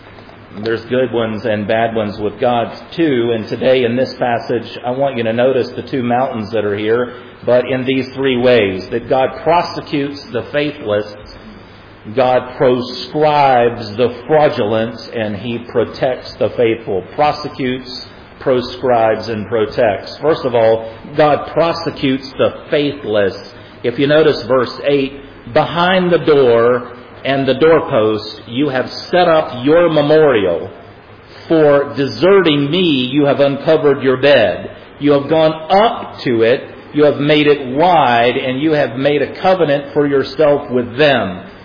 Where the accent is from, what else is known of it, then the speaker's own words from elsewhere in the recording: Florida, United States; I grew up in Florida in flatlands with lots of pine trees